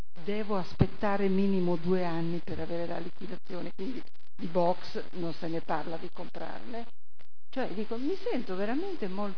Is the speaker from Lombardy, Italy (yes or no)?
yes; Saronno, Lombardy, Italy; Ma guardi, io non so, io vengo da Saronno.